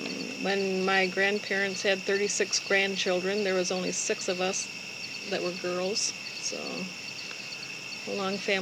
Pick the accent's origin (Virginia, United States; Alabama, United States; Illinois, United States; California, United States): Illinois, United States; Aurora; born there; Well, I was born in Aurora, Illinois, while my father was going to Evangelical Theological Seminary.